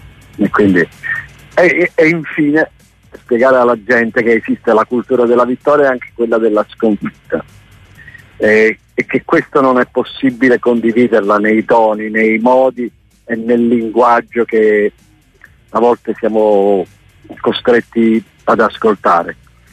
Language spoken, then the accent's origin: Italian; Cava de' Tirreni, Campania, Italy; io sono di Cava dei Tirreni